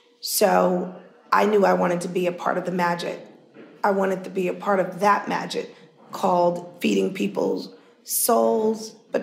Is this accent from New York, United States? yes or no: yes; Harlem, New York, United States; Growing up in Harlem, every summer, what we did is the day that school ended, the next day, my mom, dad, brother, sister, and I would all pack into the car